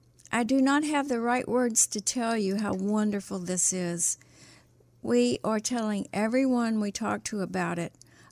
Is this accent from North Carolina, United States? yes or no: no; Mercedes, Texas, United States; from Mercedes, Texas.